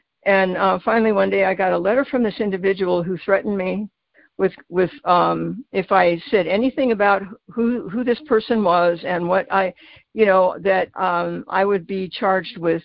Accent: United States; I'm under the blood of Jesus, you know, and I'm an American.

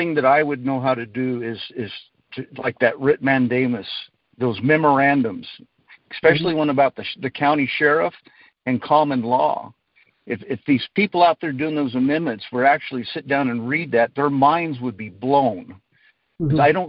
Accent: Oregon, United States; I'm from Oregon.

